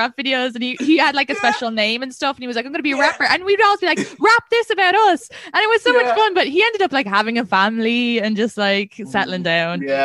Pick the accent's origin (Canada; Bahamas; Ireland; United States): Ireland; I love people telling me because my accent isn't like diddly eyed or like you're not from Ireland.